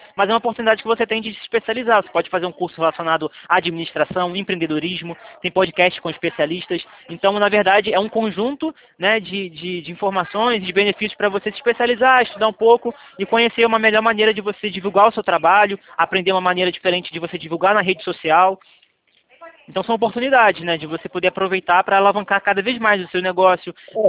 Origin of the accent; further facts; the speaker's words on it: Nova Iguaçu, Rio de Janeiro, Brazil; born there; Eu sou nascido em Nova Iguaçu, cara. Eu nasci no bairro Alvorada.